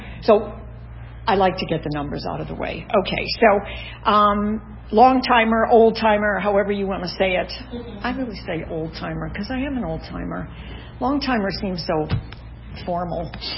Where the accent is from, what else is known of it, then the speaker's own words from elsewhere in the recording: Midwest, United States; I grew up in the Midwest on a farm, a dairy farm.